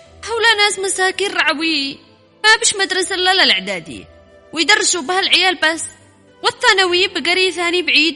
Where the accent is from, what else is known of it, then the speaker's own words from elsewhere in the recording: Sanaa, Yemen; لو كانوا هم نازحين عندنا بصنعاء كنا نتحملهم هكذا؟